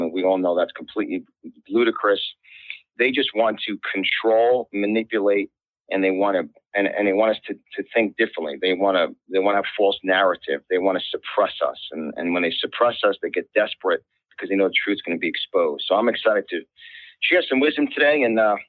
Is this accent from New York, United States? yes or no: yes; New York, United States; accent: New York; My accent from New York. I'm an Italian. My family is full-blooded Italian.